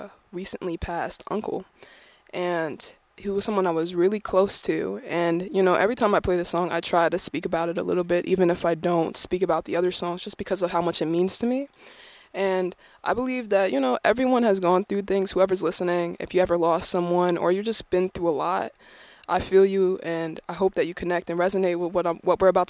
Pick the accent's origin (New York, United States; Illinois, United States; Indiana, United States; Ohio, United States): New York, United States; I'm from New York.